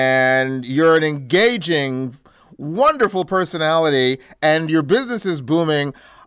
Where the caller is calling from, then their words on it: Canada; I'm calling you from Canada.